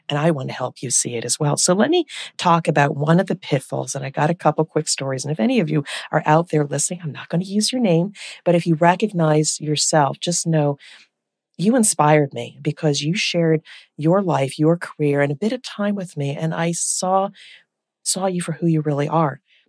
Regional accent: New Jersey, United States; So as many of you know, I am from Jersey. I am a fast talker.

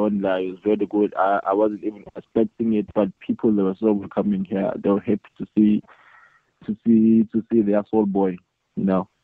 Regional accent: Ulundi, KwaZulu-Natal, South Africa; I'm from Ulundi.

